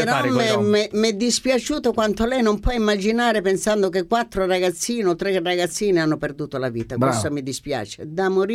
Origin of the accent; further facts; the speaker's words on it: Calabria, Italy; No, io non sono siciliano, ne sono calabrese.